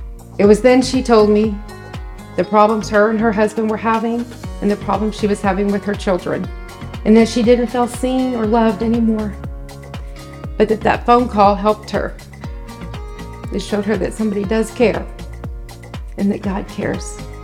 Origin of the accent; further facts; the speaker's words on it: Elk City, Oklahoma, United States; I am from Elk City, Oklahoma. That's where I grew up.